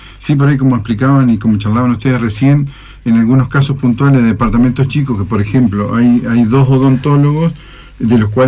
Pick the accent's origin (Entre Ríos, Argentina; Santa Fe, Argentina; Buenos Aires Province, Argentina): Entre Ríos, Argentina; Colón; Sí, yo también, igual, yo soy de Colón, ex secretario general de Colón